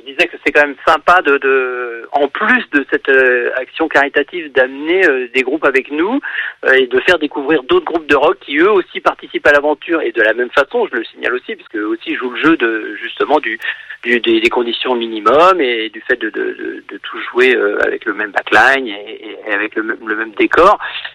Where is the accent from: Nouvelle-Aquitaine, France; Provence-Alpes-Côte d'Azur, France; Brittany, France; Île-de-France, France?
Brittany, France; Rennes; comme on est originaire de Rennes